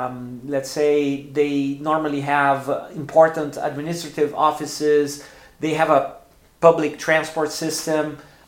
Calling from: Porto Alegre, Rio Grande do Sul, Brazil; English is a second language

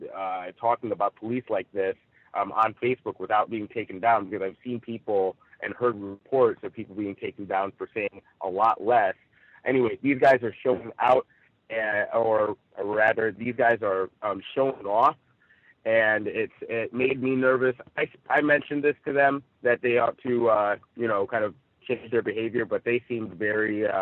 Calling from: Rancho Cucamonga, California, United States; I'm reporting live from Rancho Cucamonga here in Southern California.

